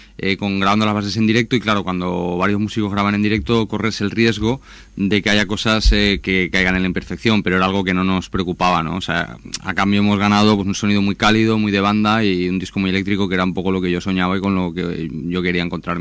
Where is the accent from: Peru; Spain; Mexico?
Spain; Valencian Community; es un sello valenciano, de donde vengo y tal